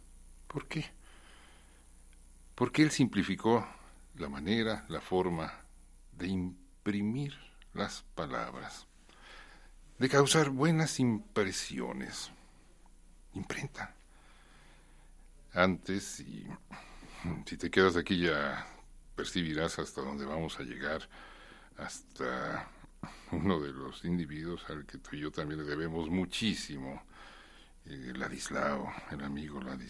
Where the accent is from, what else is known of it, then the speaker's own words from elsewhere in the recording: Mexico; Es algo que nos vincula a todos los que nos señalamos como mexicanos.